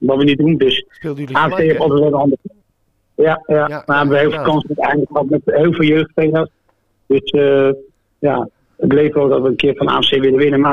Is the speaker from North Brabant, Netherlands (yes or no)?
no; The Hague, South Holland, Netherlands; ik kom uit Den Haag.